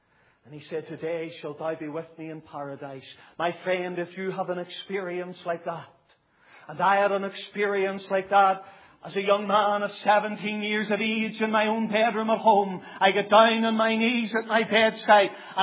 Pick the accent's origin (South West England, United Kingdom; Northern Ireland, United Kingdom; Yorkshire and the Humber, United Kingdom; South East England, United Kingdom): Northern Ireland, United Kingdom; Newtownabbey; also born or lived in Belfast / Scotland / Antrim; now in Portadown, United Kingdom; I'm new to Portadown. I was born in Belfast, brought up in Newton Abbey. I served the Lord for 7 years in Scotland and then 5 years in Antrim. And I've emigrated to County Armagh